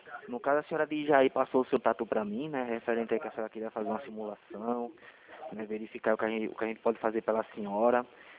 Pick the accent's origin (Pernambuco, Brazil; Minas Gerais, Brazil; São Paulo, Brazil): Pernambuco, Brazil; Recife; Eu sou daqui de Recife